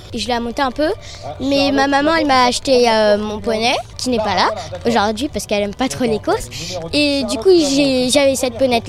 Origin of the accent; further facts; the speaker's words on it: Maisons-Laffitte, Île-de-France, France; De Maison Lafitte.